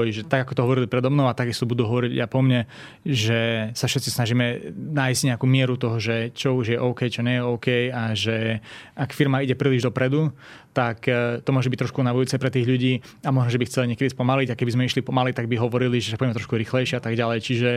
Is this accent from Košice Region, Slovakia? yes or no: yes; Trebišov, Košice Region, Slovakia; Ja som z Trebišova, áno.